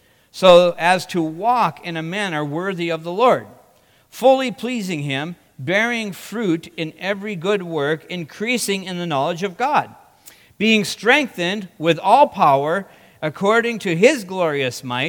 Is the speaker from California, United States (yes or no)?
no; Tapiola, Michigan, United States; it would be more or less like when I tell people, oh, no, I'm not from Houghton, I'm from Tapiola.